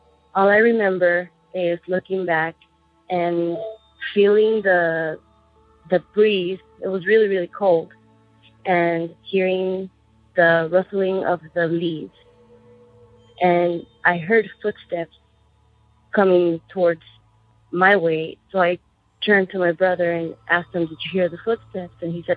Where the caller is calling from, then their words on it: Tucson, Arizona, United States; Hi, this is … I'm calling from Tucson, Arizona.